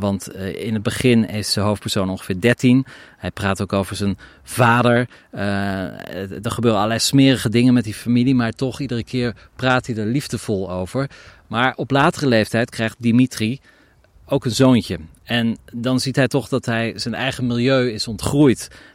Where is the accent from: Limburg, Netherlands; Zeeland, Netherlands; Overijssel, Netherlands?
Zeeland, Netherlands; born there; want het grenst aan mijn geboorteland, Zeeland.